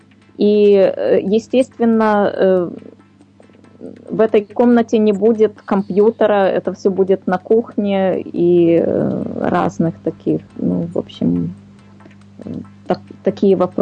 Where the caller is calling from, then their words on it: Berlin, Germany; я из Берлина.